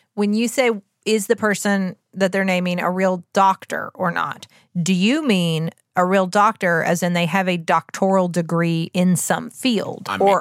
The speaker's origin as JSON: {"language": "English", "region": "West Virginia", "country": "United States", "said": "We're from West Virginia."}